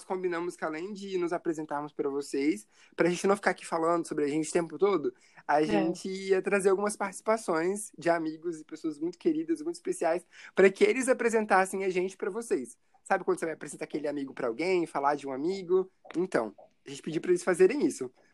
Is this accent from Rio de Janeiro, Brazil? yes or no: no; Campinas, São Paulo, Brazil; born there; now in Vila Velha, Brazil; eu moro em Vila Velha, mas por um acidente geográfico, eu não nasci aqui. Eu nasci em Campinas, interior de São Paulo. Eu nunca morei lá